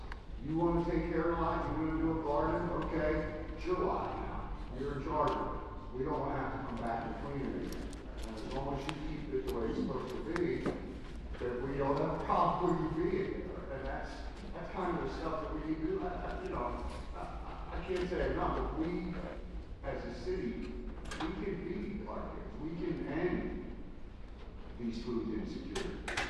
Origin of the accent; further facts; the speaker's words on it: Philadelphia, Pennsylvania, United States; the time I was a child, being brought up in the city of Philadelphia. And I always remember about growing up in Southwest Philly